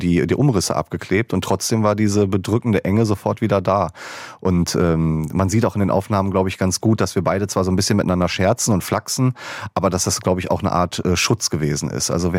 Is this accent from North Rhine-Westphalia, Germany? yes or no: yes; North Rhine-Westphalia, Germany; now in Dortmund, Germany; Ja, da ich ja gebürtig aus dem Sauerland bin, ist da schon eher Schalke geprägt, das Umfeld.